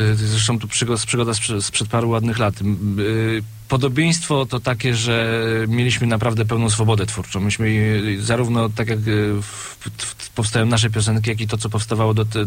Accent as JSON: {"language": "Polish", "town": "Zielona Góra", "region": "Lubusz Voivodeship", "country": "Poland", "said": "jesteśmy z Zielonej Góry i okolic"}